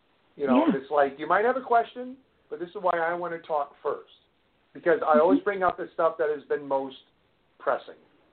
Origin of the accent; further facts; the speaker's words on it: Iowa, United States; I grew up in Iowa. You know, I'm a farm boy.